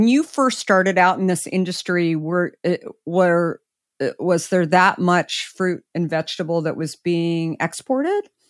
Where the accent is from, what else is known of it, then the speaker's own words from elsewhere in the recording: Arizona, United States; I grew up in Arizona, and I remember very specifically that there were certain times of year where, you know, we couldn't get fruits, even being in Arizona.